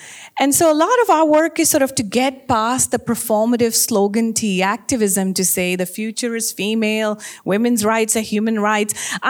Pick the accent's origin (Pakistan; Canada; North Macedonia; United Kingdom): Pakistan; a third of my home country has been underwater. I'm from Pakistan.